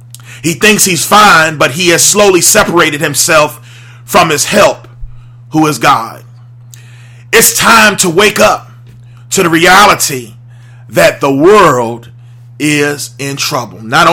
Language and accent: English; Jersey City, New Jersey, United States; I was growing up in Jersey City, New Jersey at 167 Clinton Avenue, 07304.